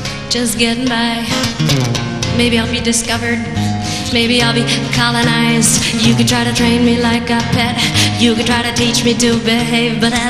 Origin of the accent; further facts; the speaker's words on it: Buffalo, New York, United States; Take it from me, I'm from Buffalo.